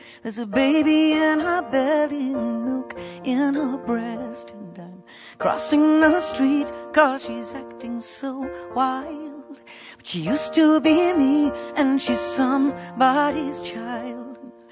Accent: London, United Kingdom; I'm from London.

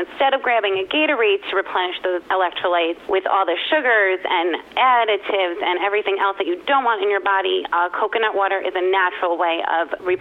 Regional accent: Manhattan, New York, United States; also born or lived in Croton; now in Montrose, United States; I'm actually originally from Manhattan and then Croton and now Montrose with my husband.

